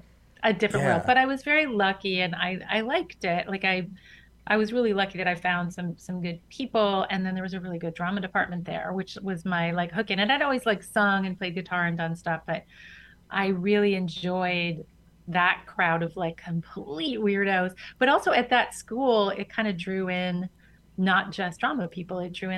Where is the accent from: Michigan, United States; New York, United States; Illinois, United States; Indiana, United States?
Michigan, United States; Detroit; So, my whole life growing up was Michigan, and I was born in Detroit.